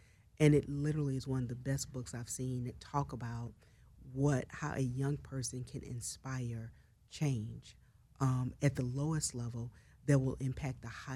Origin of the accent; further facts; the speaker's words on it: Grambling, Louisiana, United States; now in Atlanta, United States; So for me, I'm originally from Grambling, Louisiana. I've been in Atlanta now, actually 19 years this week.